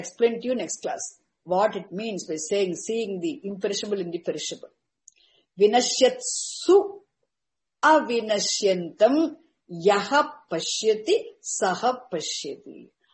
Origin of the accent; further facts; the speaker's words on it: Tamil Nadu, India; Unfortunately, I grew up in South India, Tamil Nadu, I became a victim of Dravidian movements. So I could never learn Hindi. Though Sanskrit, my grandfather made me learn.